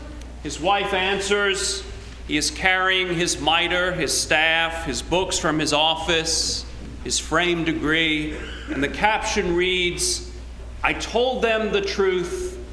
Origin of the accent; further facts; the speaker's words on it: Long Island, New York, United States; When we grew up on Long Island, you went up north to the mountains.